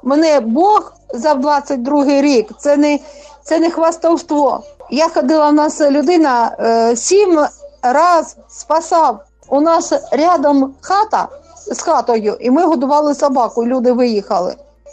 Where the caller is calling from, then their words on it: Kharkiv Oblast, Ukraine; Із Харківщини.